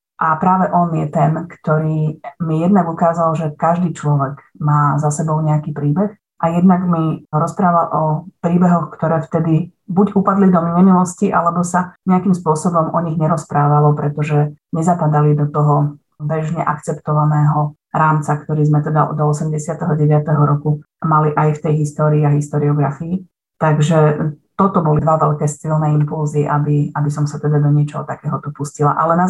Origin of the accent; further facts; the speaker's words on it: Lučenec, Banská Bystrica Region, Slovakia; Ona je rovnako ako ja rodáčka z Lučenca.